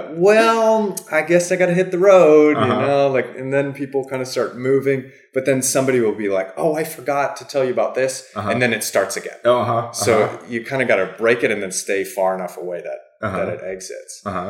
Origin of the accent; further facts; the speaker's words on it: Chicago, Illinois, United States; I grew up in Chicago where, like, if you try to drive like this in September to May, you're just going to kill yourself.